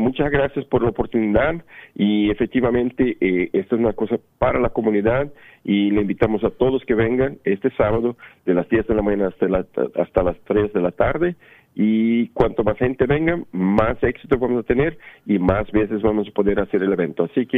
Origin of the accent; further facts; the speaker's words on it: Brazil; yo por ejemplo soy brasileño